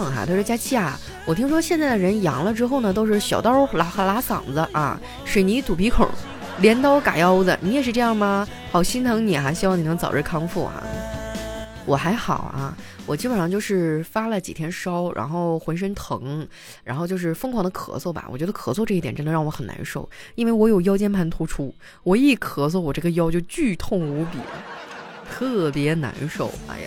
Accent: Qitaihe, Heilongjiang, China; 而且我老家七台河出了很多的这个滑雪啊滑冰的冠军啊

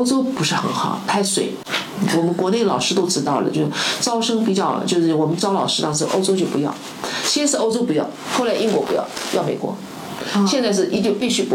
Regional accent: China; 那我本来就是中国人嘛

